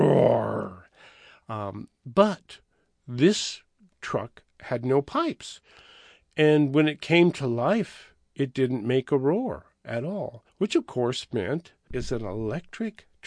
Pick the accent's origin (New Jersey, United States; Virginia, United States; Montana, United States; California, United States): Montana, United States; Billings; My father was a machinist who worked on trucks. in growing up in Billings, Montana, along the interstate there, trucks would come through and they would break down.